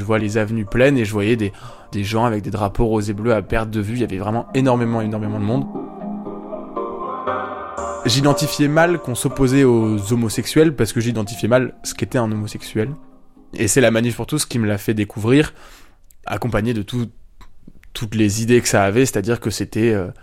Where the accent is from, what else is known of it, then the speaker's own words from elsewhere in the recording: Douai, Hauts-de-France, France; also born or lived in Lille; j'ai 21 ans et je suis étudiant à Paris, en philosophie. Je viens du nord de la France, j'ai grandi à Douai et à Lille